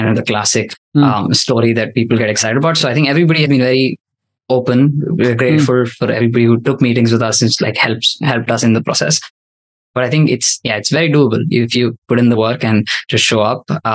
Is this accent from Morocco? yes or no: no; India; I didn't grow up in the Bay Area or the US. I was sort of an outsider in that sense, but I grew up in India